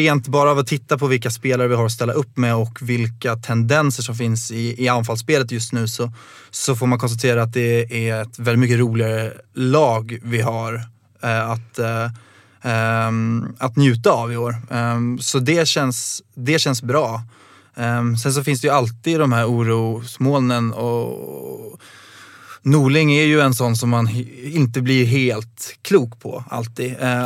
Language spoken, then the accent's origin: Swedish; Rotebro, Stockholm County, Sweden; Jag är från Rotebro och började väl gå någonstans runt 05-06 tror jag.